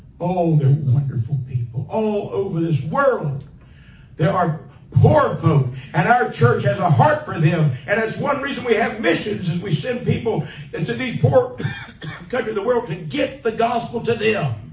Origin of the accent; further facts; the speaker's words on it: United States; this is American peanut butter. I'm American.